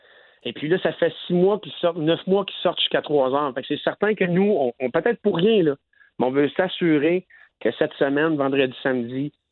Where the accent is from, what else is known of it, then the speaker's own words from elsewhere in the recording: Quebec, Canada; C'est dans notre culture, on est Québécois, on sort jusqu'à 3h du matin depuis des années.